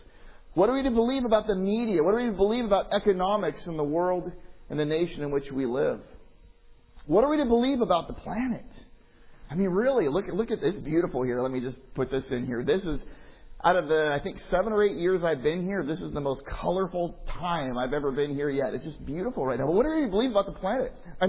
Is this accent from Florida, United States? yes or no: no; California, United States; I'm from California, so everything that comes out of California is truth.